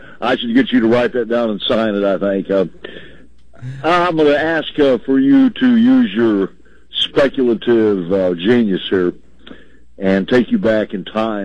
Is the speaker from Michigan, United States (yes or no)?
no; Salt Lake City, Utah, United States; born there; Yeah, I was born in Salt Lake.